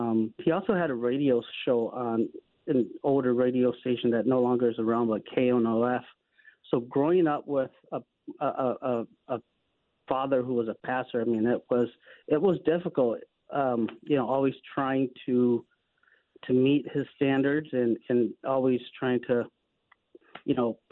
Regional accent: Indianapolis, Indiana, United States; born there; So I grew up a pastor's kid. And the story that I've been told was I was born in Indianapolis

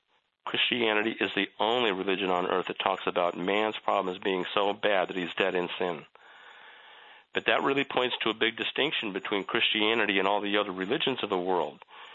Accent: United States; I'm an American patriot, and I hate to say anything, that even sounds like America might weaken.

